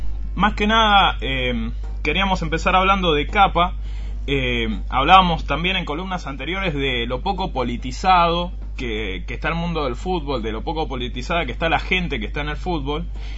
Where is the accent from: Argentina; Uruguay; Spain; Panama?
Argentina; Me gusta saber sobre las raíces para conocer quiénes somos los argentinos.